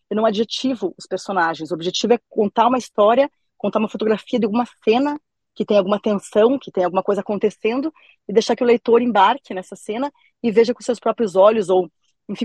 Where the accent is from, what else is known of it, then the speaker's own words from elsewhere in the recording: Curitiba, Paraná, Brazil; Então, eu sou de Curitiba, né? Sou escritora curitibana.